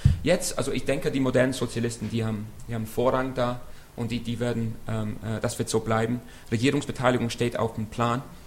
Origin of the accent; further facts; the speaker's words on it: England, United Kingdom; Also als Engländer sowieso.